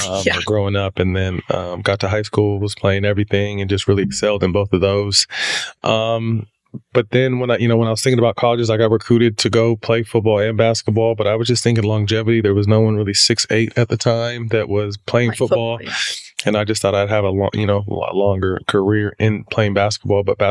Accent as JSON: {"language": "English", "town": "Sacramento", "region": "California", "country": "United States"}